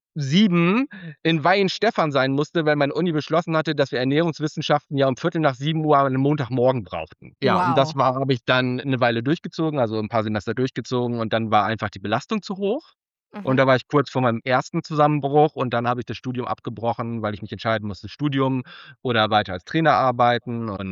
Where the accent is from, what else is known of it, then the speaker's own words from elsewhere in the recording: Northern Germany, Germany; Also ich komme aus dem Norden, also ich komme so aus dem Bremer-Hamburger Raum. Ich komme aus dem Norden